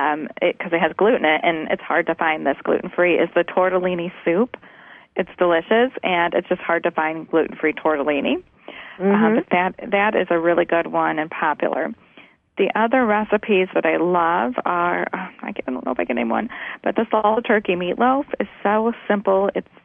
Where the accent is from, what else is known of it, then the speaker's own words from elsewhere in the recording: Chicago, Illinois, United States; And I'm from Chicago, so we are, we have these cold winters, so that's perfect on a cold day.